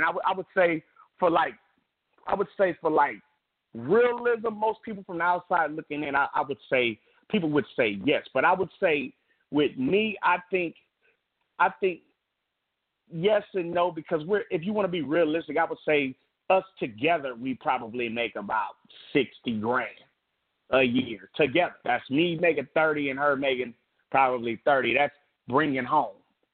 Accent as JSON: {"language": "English", "town": "Compton", "region": "California", "country": "United States", "said": "Because I'm from Compton. She's from Watts."}